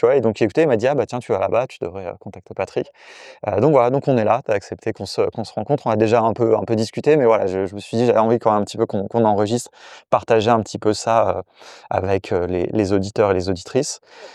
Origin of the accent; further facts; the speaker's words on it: France; mais quand même, en tant que Français, ça reste toujours un peu surprenant.